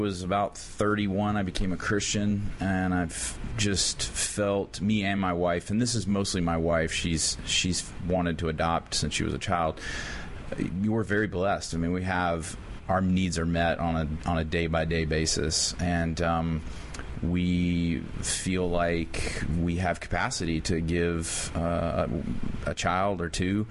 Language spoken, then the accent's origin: English; the South, United States; because I grew up in the South, and I had a lot of experience with overbearing Southern Baptists.